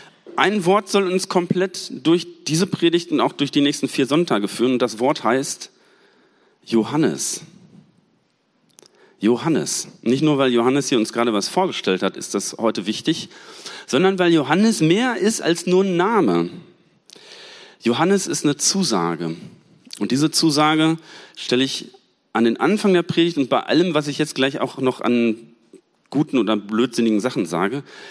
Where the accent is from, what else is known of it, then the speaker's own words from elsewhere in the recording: Münster, North Rhine-Westphalia, Germany; ich komme aus Münster